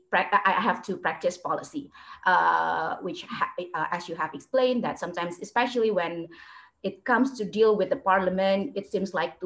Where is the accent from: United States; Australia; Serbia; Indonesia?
Indonesia; English is a second language; I'm an MPA second year student, and I'm from Indonesia